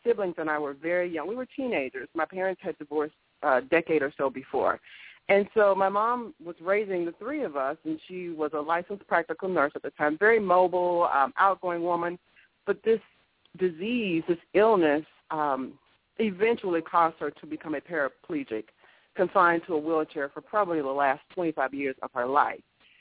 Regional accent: Augusta, Georgia, United States; Born and raised in Augusta, Georgia. And after graduating high school there in Augusta, I left and went away to college, and then returned home temporarily

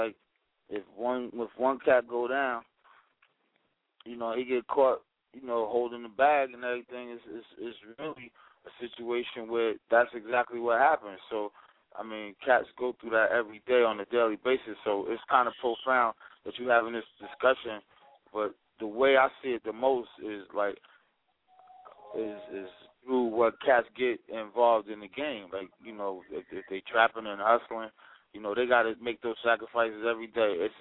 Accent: Newark, New Jersey, United States; I'm from Jersey and I'm from Newark, you know, I'm here

